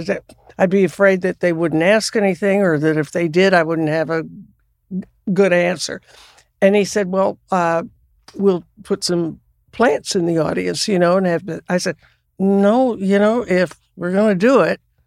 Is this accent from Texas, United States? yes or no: yes; Texas, United States; also born or lived in Arkansas; And I'm from Texas and Arkansas, so that came easily.